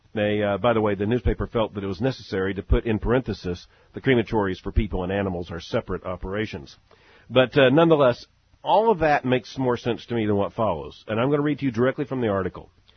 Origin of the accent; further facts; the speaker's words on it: Louisville, Kentucky, United States; Back in my hometown of Louisville, Kentucky, has my attention.